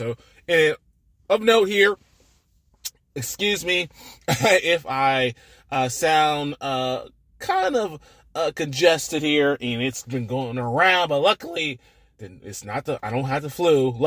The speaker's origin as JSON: {"language": "English", "region": "Georgia", "country": "United States", "said": "I'm an Atlanta Falcon fan. I'm from Georgia."}